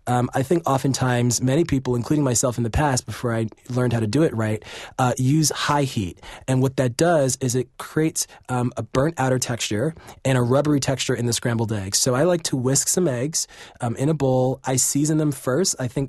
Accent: New York City, New York, United States; I'm from New York City, but my father, who's from the South, loved making a deviled egg.

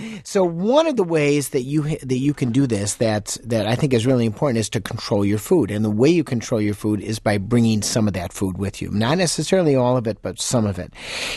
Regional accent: Chicago, Illinois, United States; You know, I grew up in Chicago. What can I say?

